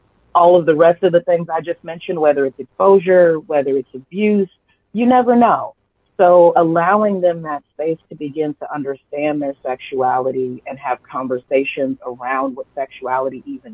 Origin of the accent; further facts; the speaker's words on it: Missouri, United States; I grew up in Missouri. My entire family is religious.